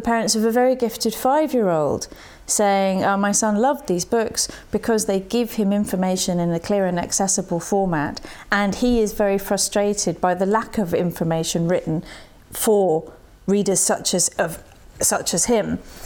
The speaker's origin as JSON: {"language": "English", "town": "Cambridge", "region": "East of England", "country": "United Kingdom", "tie": "born or raised there", "said": "I was born in Cambridge in 1970. So I too have been here on and off for most of my life."}